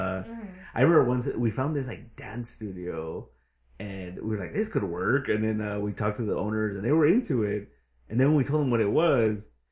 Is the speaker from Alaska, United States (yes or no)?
no; Los Angeles, California, United States; Like, I grew up in East LA. I still live there now.